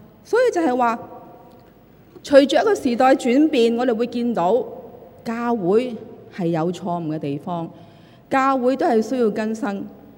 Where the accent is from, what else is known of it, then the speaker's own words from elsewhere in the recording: China; 好像我們中國人的一些詩詞那樣，令到人呢很容易呢記得。